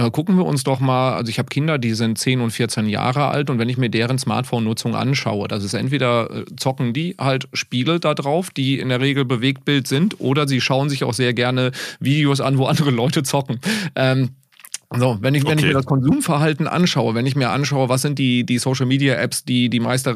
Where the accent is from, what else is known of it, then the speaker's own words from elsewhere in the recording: North Rhine-Westphalia, Germany; ich komme aus dem Sauerland